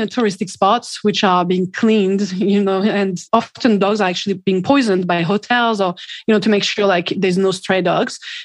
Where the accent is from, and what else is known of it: Lyon, Auvergne-Rhône-Alpes, France; born or raised there